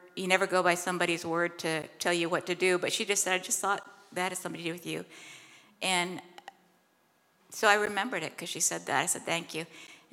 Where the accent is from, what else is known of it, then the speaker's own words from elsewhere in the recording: Iowa, United States; I'm from Iowa, farming town. I mean, I grew up in a town of 1,000 and, you know, pigs were the big deal.